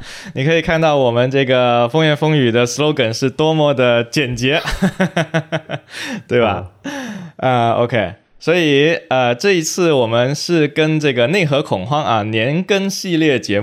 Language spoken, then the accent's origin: Chinese; China; 一般像我们在中国长大的话，一般就是高考